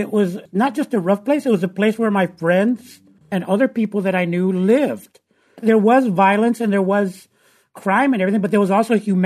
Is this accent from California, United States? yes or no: yes; San Francisco, California, United States; I grew up working class in San Francisco's Mission District.